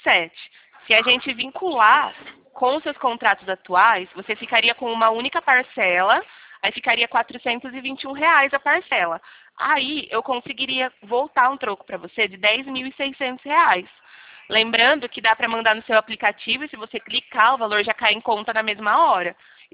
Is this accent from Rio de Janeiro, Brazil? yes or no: no; Araras, São Paulo, Brazil; Daqui de Araras mesmo.